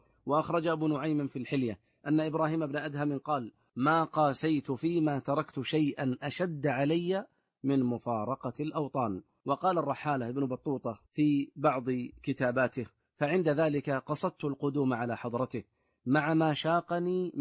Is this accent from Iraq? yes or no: no; Saudi Arabia; اللهم احفظ بلادنا المملكة العربية السعودية